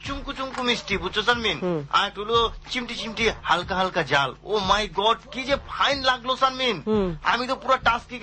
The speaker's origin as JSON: {"language": "Bangla", "town": "Dhaka", "region": "Dhaka Division", "country": "Bangladesh", "accent": "Dhakaiya", "first_language": "Dhakaiya", "said": "আমি ঢাকায় ভাষায় কথা বলবার পারি, কয় ঝরে পারে ঢাকায় ভাষায় কথা কইতে, আমার ঢাকায় ভাষা আমার মাতৃভাষা"}